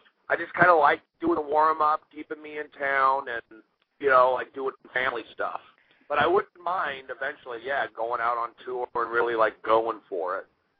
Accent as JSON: {"language": "English", "town": "Los Angeles", "region": "California", "country": "United States", "tie": "born or raised there", "said": "But I'm, you know, I'm from Los Angeles. I grew up out here."}